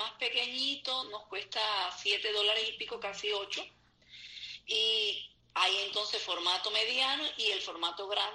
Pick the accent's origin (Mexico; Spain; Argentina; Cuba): Cuba; Yo soy, imagínate, viciosa al café como cada cubano.